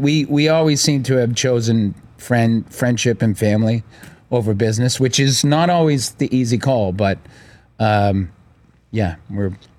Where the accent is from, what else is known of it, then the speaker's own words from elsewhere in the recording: Boston, Massachusetts, United States; we only performed for black audiences growing up in Boston.